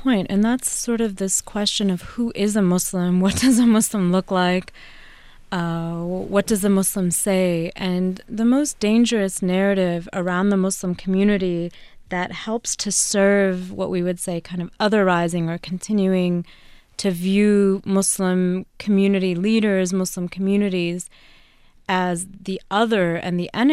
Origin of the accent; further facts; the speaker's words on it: Virginia, United States; I grew up in the Northern Virginia and D.C. area